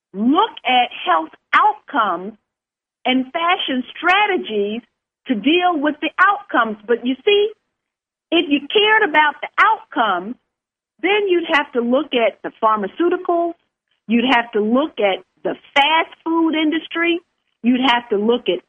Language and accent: English; the South, United States; because I'm a Southerner, and I understand the posse comitatus.